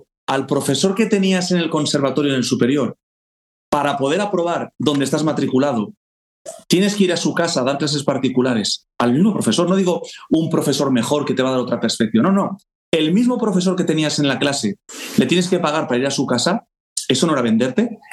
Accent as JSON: {"language": "Spanish", "town": "Valencia", "region": "Valencian Community", "country": "Spain", "tie": "born there", "said": "me formé entre Valencia, que es mi ciudad natal, Varese en Italia, y Estocolmo en Suecia."}